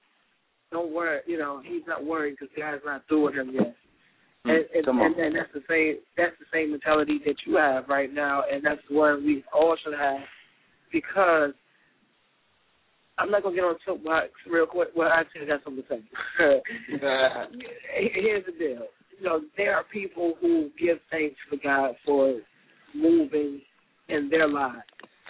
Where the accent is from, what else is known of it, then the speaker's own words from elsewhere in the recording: Detroit, Michigan, United States; I grew up in Detroit, so I'm seeing a lot myself